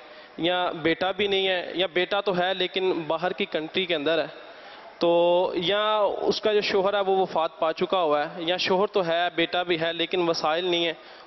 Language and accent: Urdu; Lahore, Punjab, Pakistan; میں لاہور سے تعلق رکھتا ہوں۔